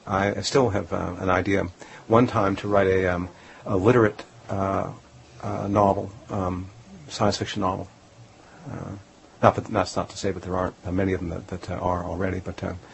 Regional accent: Hollywood, California, United States; now in Vermont, United States; But I grew up in Hollywood. I went to school at Berkeley, and then I came east to school at Columbia.

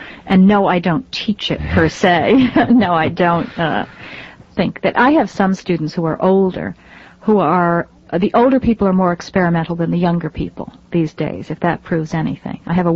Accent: Bridgeport, Connecticut, United States; my hometown, Bridgeport, Connecticut, in a way, imaginatively, my sense of place is there.

